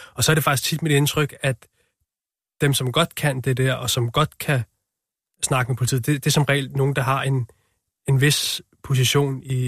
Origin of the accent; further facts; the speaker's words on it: Capital Region of Denmark, Denmark; jeg er jo født og opvokset ude på Vestegnen, og der er jo også nogle rødder